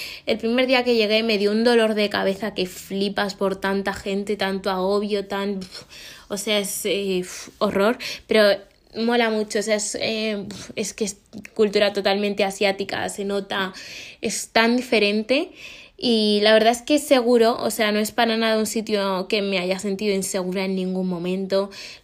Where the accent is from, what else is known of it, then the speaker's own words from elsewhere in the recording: Spain; soy española. Dudo que seas tan tonta de pensar que un español querría inmigrar a Bulgaria.